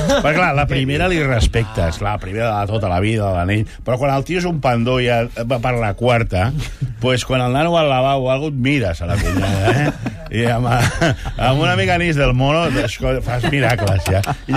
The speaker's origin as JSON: {"language": "Catalan", "region": "Catalonia", "country": "Spain", "said": "Som catalans, Som catalans"}